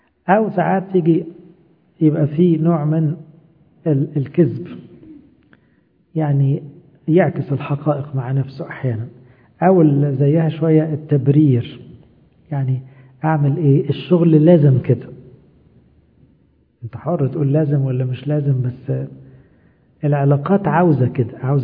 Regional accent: Egypt; عندنا في مصر بقى البلد والحكومة والمرور والحر

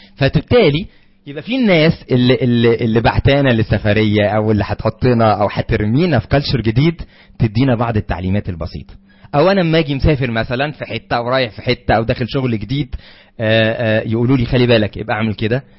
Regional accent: Egypt; مصري، احنا مصريين، ده طبيعي

